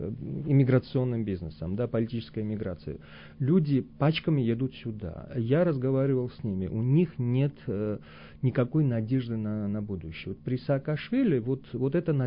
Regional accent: Georgia; к сожалению, я сам грузин

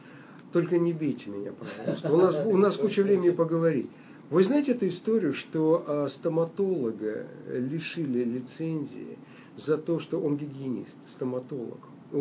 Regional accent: Almaty, Kazakhstan; Как любой нормальный алматинец, мы очень хорошо выглядим в кадре, хорошо.

